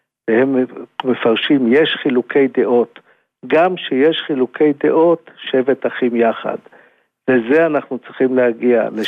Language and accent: Hebrew; Jerusalem, Jerusalem District, Israel; born there; ואז הם ברחו ועברו מחוץ לחומות, בסבי ובן בוני שכונת זיכרון מוישה, ואני נולדתי שם.